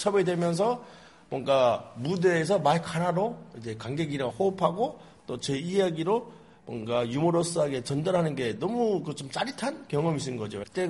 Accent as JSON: {"language": "Korean", "country": "North Korea", "said": "호스트가 저보고 이제 북한에서 왔다 그러는 거예요."}